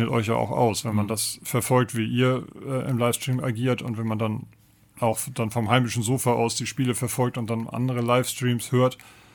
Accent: Schleswig, Schleswig-Holstein, Germany; Also ursprünglich komme ich ja aus Schleswig.

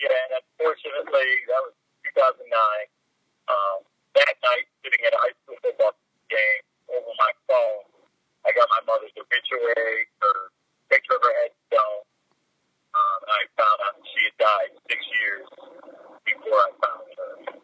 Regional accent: Detroit, Michigan, United States; So when I was growing up in Detroit, play backyard basketball.

